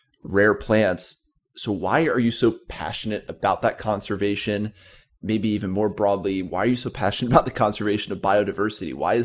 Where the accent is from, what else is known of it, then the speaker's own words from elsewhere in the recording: East Coast, United States; now in West Coast, United States; I'm from the East Coast as well, and now that I'm on the West Coast, we don't have Hen of the Woods out here